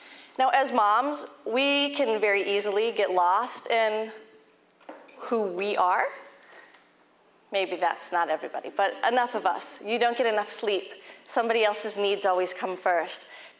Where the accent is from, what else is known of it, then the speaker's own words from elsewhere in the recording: Indiana, United States; I come from the Midwest, I come from Indiana, and I'd never met a woman in ministry.